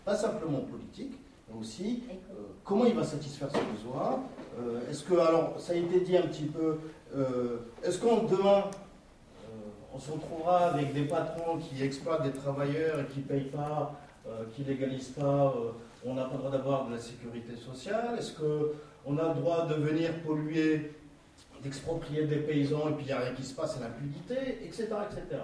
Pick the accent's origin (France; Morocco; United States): Morocco; Je suis marocain comme toi.